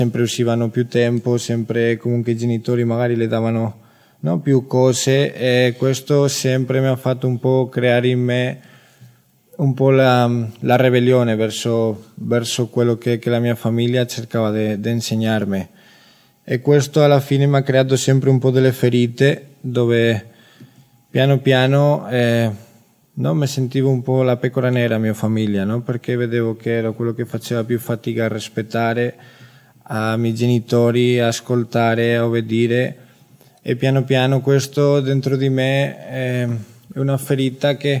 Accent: Spain; Italian is a second language; ho 26 anni, vengo dalla Spagna, io vengo di una famiglia cristiana, una famiglia, siamo quattro fratelli

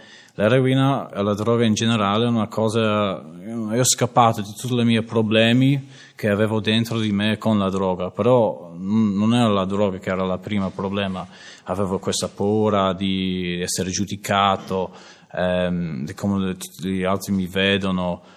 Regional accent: London, United Kingdom; Italian is a second language; now in Italy; sono di Londra, Inghilterra. Io sono molto fortunato che sono nato in una famiglia dove noi non abbiamo mancato niente.

